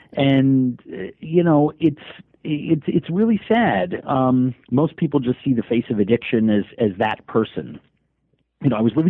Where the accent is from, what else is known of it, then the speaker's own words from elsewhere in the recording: New York, United States; I grew up in New York in the 60s. My dad ran a big ad agency. It was a privileged lifestyle.